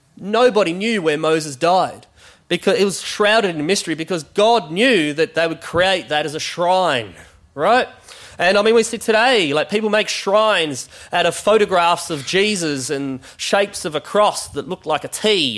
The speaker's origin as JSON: {"language": "English", "region": "South Australia", "country": "Australia", "lives_now": "Western Australia, Australia", "said": "but I'm from South Australia, and I remember in times of drought"}